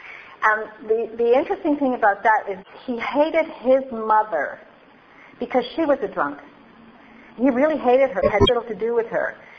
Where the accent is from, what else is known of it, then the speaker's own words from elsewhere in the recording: Montreal, Quebec, Canada; came to Canada and landed here in December of 49. And I lived in the east end of Montreal. I got beat up every day because I was mostly anglais. I lost my accent real fast.